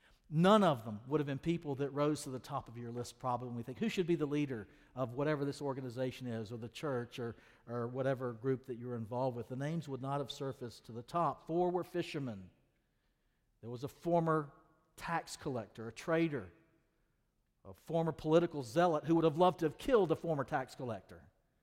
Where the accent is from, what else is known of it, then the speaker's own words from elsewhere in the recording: South Carolina, United States; Well, I'm from South Carolina. And you go, we don't sound real smart with that.